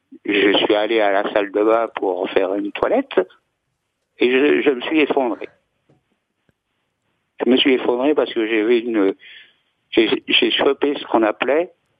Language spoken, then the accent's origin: French; Toulouse, Occitanie, France; born there; also born or lived in Strasbourg; en classe de préparation à Toulouse, qui est mon lieu de naissance.